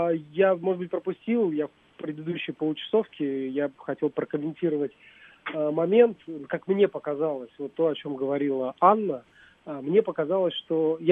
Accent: Tajikistan; moved away as an adult; now in Russia; Я реально человек, который приехал сюда в 2008 году и из Таджикистана, откуда я родом.

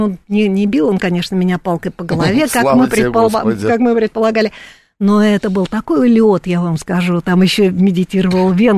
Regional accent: Moscow, Russia; born there; Я люблю эту дождливую Москву, эту свою...

